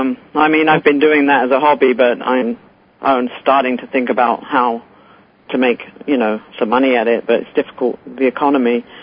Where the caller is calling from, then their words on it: Carpinteria, California, United States; I'm calling from Carpinteria, Santa Barbara.